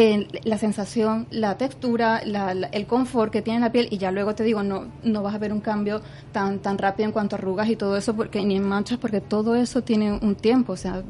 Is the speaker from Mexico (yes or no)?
no; Venezuela; moved away as an adult; now in Valencia, Spain; Como venezolana ya tengo ya 19 años viviendo aquí en España, en Valencia concretamente.